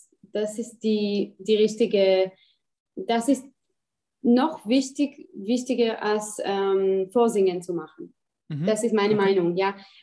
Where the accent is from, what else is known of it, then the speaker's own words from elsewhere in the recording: Israel; German is a second language; moved away as an adult; also born or lived in Vienna; now in Berlin, Germany; ich habe nicht geplant, in Wien zu leben oder in Europa, ja, ich komme aus Israel